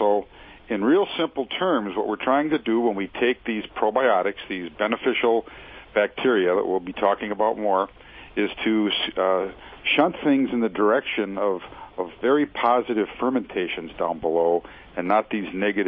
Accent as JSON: {"language": "English", "town": "Milwaukee", "region": "Wisconsin", "country": "United States", "tie": "born or raised there", "said": "there was a little laboratory not far from where I grew up in Milwaukee, Wisconsin, that made cheese bacteria and yogurt bacteria"}